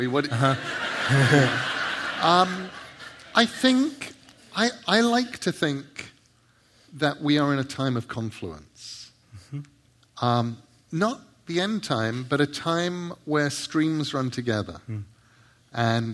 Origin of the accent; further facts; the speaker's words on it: England, United Kingdom; which I wouldn't have done because I'm English.